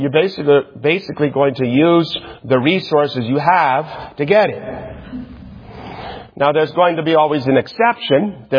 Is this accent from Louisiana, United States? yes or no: no; Lansing, Michigan, United States; when I was discharged from the military in California, I'm from Lansing, Michigan.